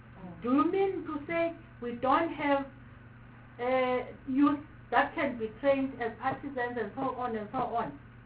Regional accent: Mpumalanga, South Africa; Because we are from Mpumalanga.

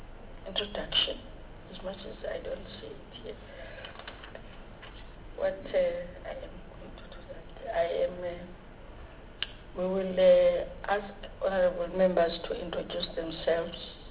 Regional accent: Port Elizabeth, Eastern Cape, South Africa; I'm from the Eastern Cape, PE, and I'll never be apologetic about that.

